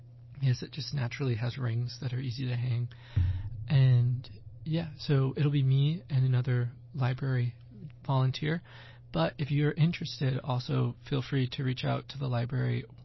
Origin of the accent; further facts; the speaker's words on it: Kentucky, United States; And so I'm from Kentucky and it's a pretty big deal.